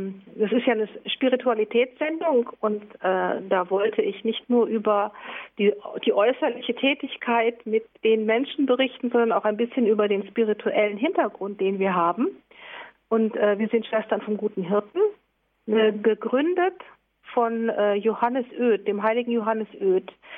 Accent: Germany; now in Albania; Ja, genau. Ich bin Deutscher und auch in Deutschland in den Orden eingetreten.

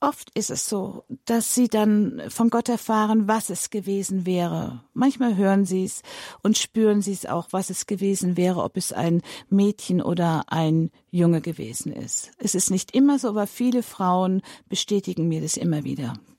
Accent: Weinheim, Baden-Württemberg, Germany; Ich sage Ihnen, ich komme nämlich auch aus Weinheim.

